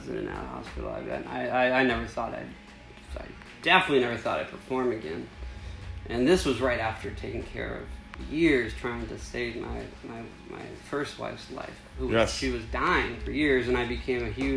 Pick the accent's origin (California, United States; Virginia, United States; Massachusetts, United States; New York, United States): California, United States; Hollywood; Born and raised in Hollywood.